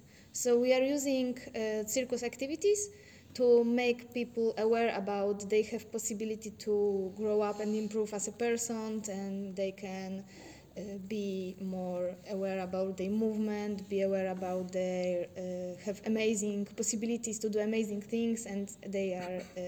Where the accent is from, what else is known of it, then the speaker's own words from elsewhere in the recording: Warsaw, Masovian Voivodeship, Poland; English is a second language; I'm from Poland.